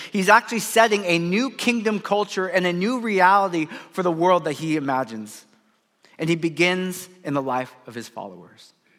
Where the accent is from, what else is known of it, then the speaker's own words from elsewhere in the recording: California, United States; I know I'm from Silicon Valley, right?